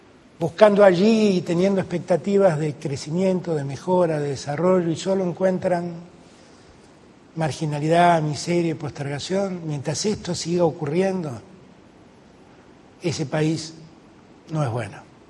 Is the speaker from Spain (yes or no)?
no; Buenos Aires, Argentina; soy un porteño muy orgulloso de mi ciudad, ¿eh? Amo la ciudad de Buenos Aires, la amo, aquí nací, la quiero, la disfruto.